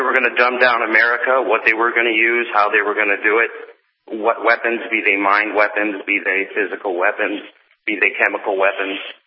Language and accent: English; California, United States; And I I grew up on the Pacific Missile Test Center. I had my 18th and 19th birthday on the San Nicolas Island.